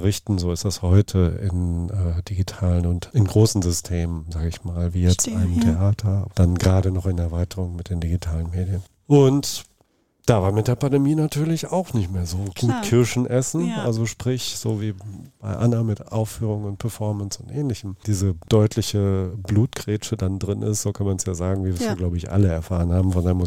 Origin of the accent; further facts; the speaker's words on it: North Rhine-Westphalia, Germany; now in Cologne, Germany; ich bin im Sauerland aufgewachsen, von daher war Dortmund auch immer die erste ernstzunehmende Stadt, wo man ausgegangen ist und, und also bevor ich dann nach Köln gezogen bin